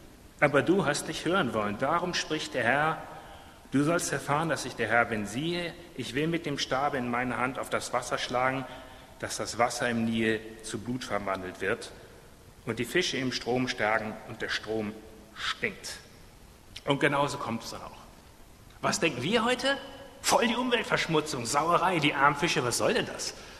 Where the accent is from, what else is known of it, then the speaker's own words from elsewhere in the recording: North Rhine-Westphalia, Germany; Stur wie ein Westfale, ich bin in Westfalen aufgewachsen.